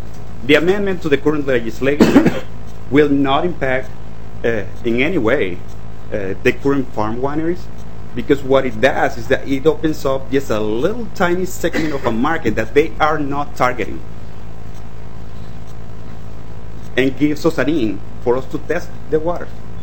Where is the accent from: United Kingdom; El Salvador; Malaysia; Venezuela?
Venezuela; moved away as an adult; now in Minnesota, United States; I'm a winemaker by tradition, by heart. I'm Italian, Venezuelan.